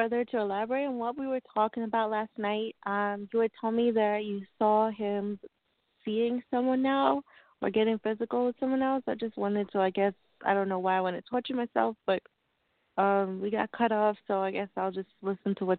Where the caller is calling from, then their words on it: New York, United States; From New York.